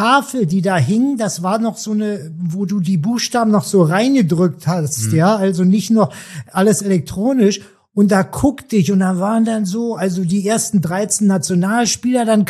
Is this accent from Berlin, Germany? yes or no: yes; Berlin, Germany; born there; Ich bin in West-Berlin geboren. Da war die Mauer noch